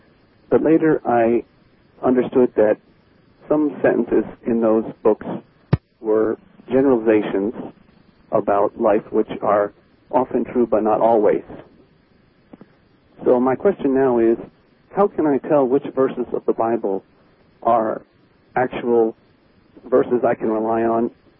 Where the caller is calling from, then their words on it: Portland, United States; I'm calling from Portland.